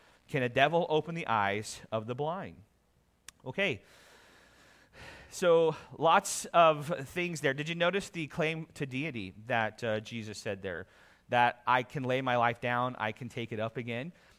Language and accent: English; Ponca City, Oklahoma, United States; Where I grew up in Ponca City, Oklahoma, there was a sheep farmer in the church